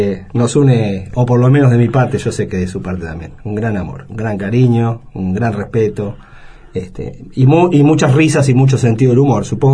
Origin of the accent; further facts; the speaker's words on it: La Plata, Buenos Aires Province, Argentina; sigo siendo ese muchacho platense